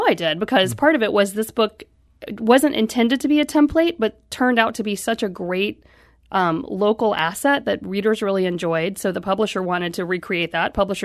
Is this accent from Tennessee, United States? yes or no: yes; Memphis, Tennessee, United States; I grew up largely in Memphis. When I was in Memphis, we didn't do a lot of the obvious things all the time